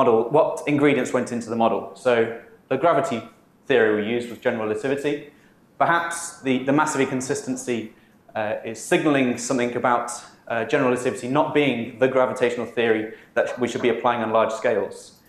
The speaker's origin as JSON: {"language": "English", "town": "Durham", "region": "North East England", "country": "United Kingdom", "said": "I'm from Durham."}